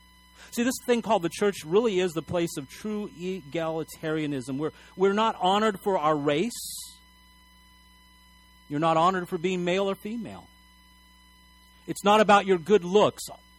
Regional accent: El Paso, Texas, United States; In fact, in my hometown of El Paso, Texas, there's a famous mayor from the 1930s.

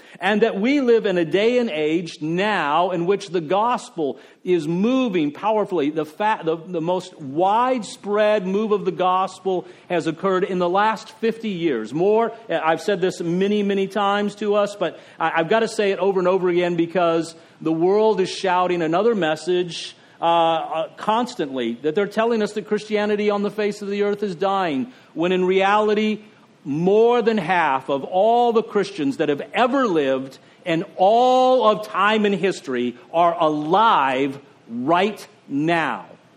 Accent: United States; because we are so us-centered, we are so American-centric, that we believe if it's rough here, that means that Jesus has to come back because we're not allowed as Americans to go through the tough time

